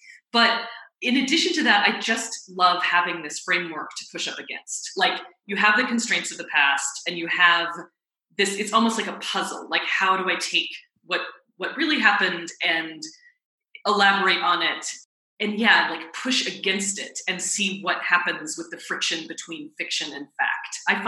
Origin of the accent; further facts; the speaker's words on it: Denver, Colorado, United States; I grew up in Denver and we spent so much time learning, and this was great, but learning about the Native Americans who lived in the Southwest and in Colorado.